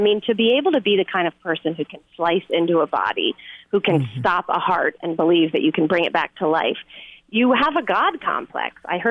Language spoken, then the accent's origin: English; New York, United States; now in Austin, United States; No, I'm not from Austin. I'm from New York.